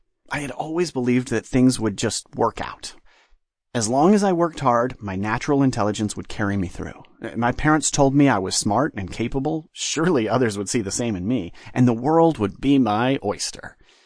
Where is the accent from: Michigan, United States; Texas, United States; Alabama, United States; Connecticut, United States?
Alabama, United States; Montgomery; I drifted from my home in Alabama to Washington, D.C., then back to my hometown of Montgomery.